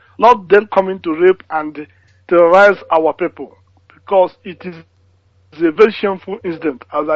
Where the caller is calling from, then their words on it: Munich, Bavaria, Germany; I'm calling from Munich, Germany.